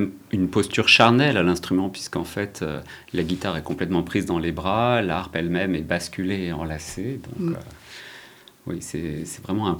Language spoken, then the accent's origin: French; Centre-Val de Loire, France; moi, j'ai grandi dans le Loiret